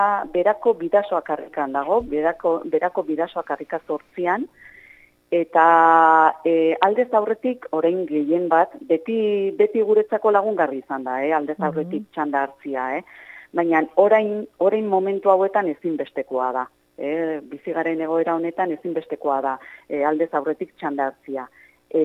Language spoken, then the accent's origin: Basque; Irun, Basque Country, Spain; Ni ez naiz hemengoa, ez naiz berakoa, irundarra naiz. Hau da, pues, hiri pixka bat handiagoko ba, baina gero ikasten ere kanpoan egon naiz, Barcelonan